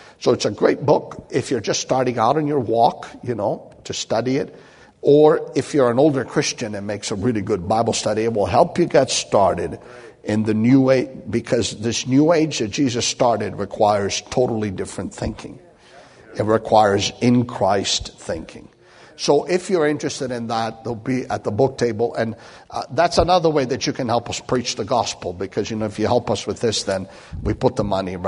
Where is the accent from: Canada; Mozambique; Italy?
Italy; But listen, I'm Italian from Italy. We can do anything.